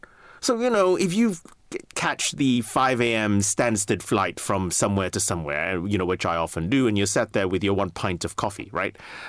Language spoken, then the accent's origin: English; California, United States; also born or lived in London, United Kingdom; While I was raised in California, so to speak, my dad was doing his specialty training.